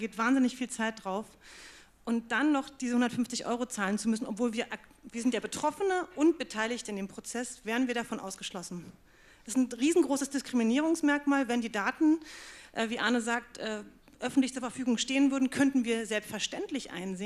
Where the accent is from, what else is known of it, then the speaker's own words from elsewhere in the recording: Berlin, Germany; Als Berliner Kiezbürger interessiert mich natürlich Open Data und auch Transparenz